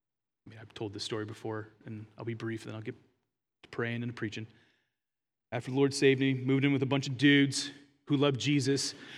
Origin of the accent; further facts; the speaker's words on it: Philadelphia, Pennsylvania, United States; I'm from Philadelphia, actually.